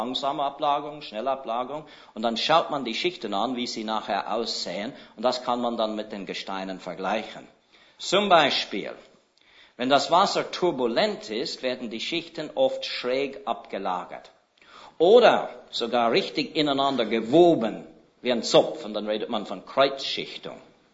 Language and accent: German; Switzerland; Es gibt Römerruinen bei uns in der Schweiz, die liegen heute unter mehrere Meter Sedimentschichten.